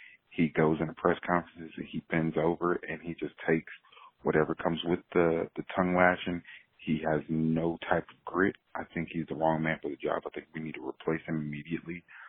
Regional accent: California, United States; now in Alabama, United States; I am from California, but I currently reside in Alabama.

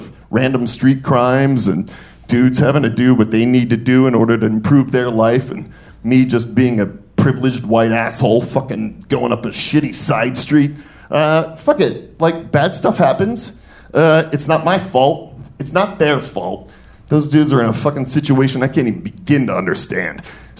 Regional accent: Detroit, Michigan, United States; I'm from Detroit, and we do not stay down.

